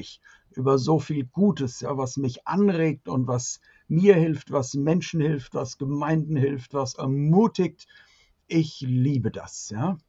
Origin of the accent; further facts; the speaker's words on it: Augsburg, Bavaria, Germany; Also, ich komme aus Augsburg. Und wenn es abends spät wird, ja, und nach einem Glas Wein, hört man das auch irgendwann.